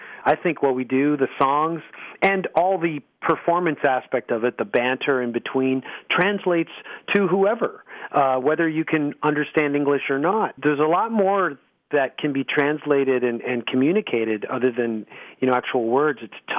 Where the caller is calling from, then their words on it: Toronto, Ontario, Canada